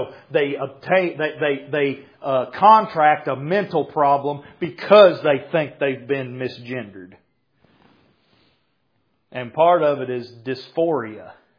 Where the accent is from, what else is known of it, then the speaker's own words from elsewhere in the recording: United States; But I'm an American, so I can.